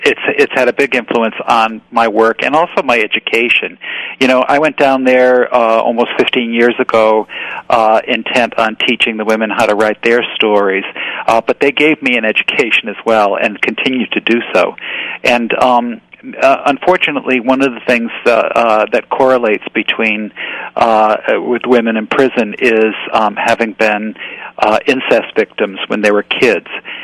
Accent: Norwich, Connecticut, United States; I did a radio interview with my hometown radio station, and that is Norwich, Connecticut.

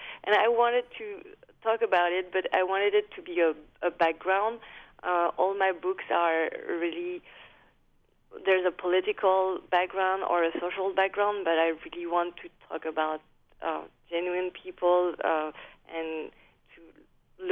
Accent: France; accent: French; English is a second language; Well, I read in a French newspaper, as you can hear with my accent

